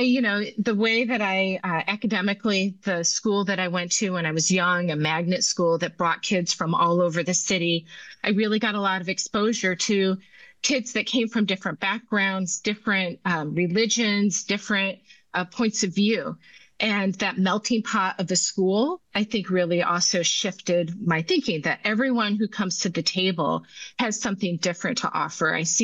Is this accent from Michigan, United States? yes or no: yes; Grand Rapids, Michigan, United States; Sure. I'm from Grand Rapids, Michigan. I am the youngest of three, two older sisters.